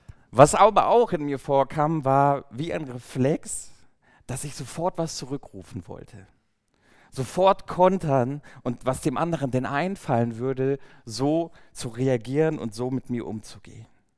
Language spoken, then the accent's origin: German; Baden-Württemberg, Germany; now in Oberhausen, Germany; seit mehr als 2 Jahren hier in Oberhausen. Für die, die es nicht wissen, ich komme eigentlich aus dem Süden Deutschlands. Ich bin Schwabe